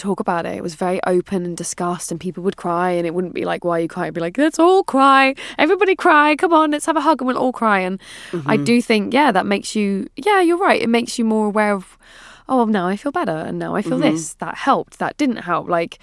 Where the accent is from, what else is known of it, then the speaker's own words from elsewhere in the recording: London, United Kingdom; I mean, it's so different, obviously, growing up in London, because you're spending your life trying to get into places that you're definitely not supposed to be into.